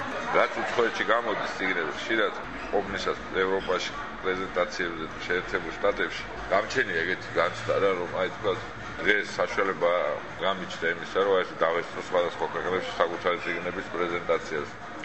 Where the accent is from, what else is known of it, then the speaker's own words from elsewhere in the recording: Tbilisi, Georgia; born there; თბილისში დავიბადე და ცხოვრობენ